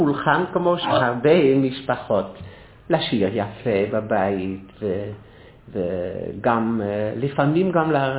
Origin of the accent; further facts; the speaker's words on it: Amsterdam, North Holland, Netherlands; now in Israel; מאמסטרדם.